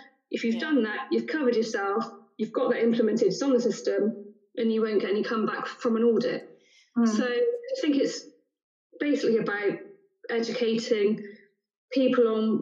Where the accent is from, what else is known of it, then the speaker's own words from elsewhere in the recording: Bristol, South West England, United Kingdom; Bristol Airport. The reason I love it so much is my hometown, but it's just easy.